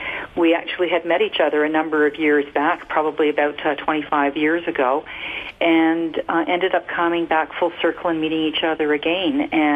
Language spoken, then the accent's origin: English; Canada; also born or lived in Australia; I was born in Australia and did relocate to Canada in early childhood.